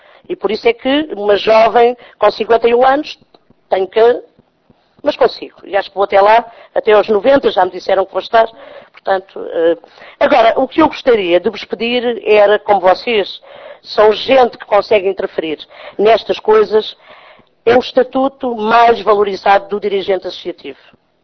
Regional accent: Santarém, Portugal; O Conselho Municipal de Santarém, de onde eu sou

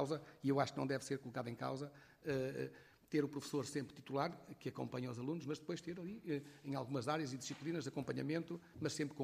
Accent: Viseu, Portugal; Eu também sou professor de carreira, estive deslocado no Alentejo, sou de Viseu, estive no Alentejo, estive na Madeira, estive na Beira Baixa

